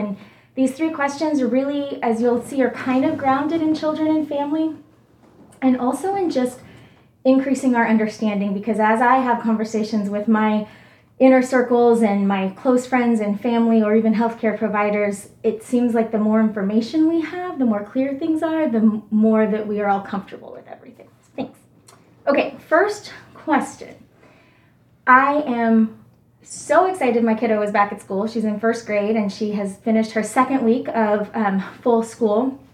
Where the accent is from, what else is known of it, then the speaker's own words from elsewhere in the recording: California, United States; I grew up in Tehama … so I am rooted in this county